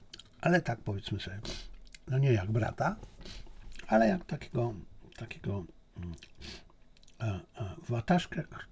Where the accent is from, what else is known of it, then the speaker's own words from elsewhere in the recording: China; Polish is a second language; Ja jestem Chińczykiem, ja czuję się Chińczykiem, ja czuję interesy chińskie.